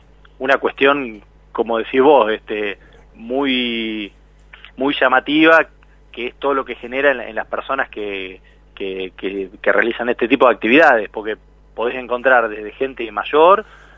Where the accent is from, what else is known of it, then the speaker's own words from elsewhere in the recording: Neuquén, Argentina; yo nací en Neuquén, y justo frente al lugar donde vivía había un terreno baldío muy grande